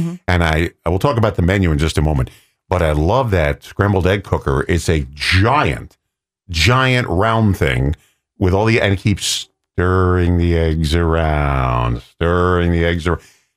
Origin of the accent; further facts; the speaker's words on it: Bronx, New York, United States; also born or lived in Long Island; I grew up in the Bronx. And then Long Island, and we didn't have farms on.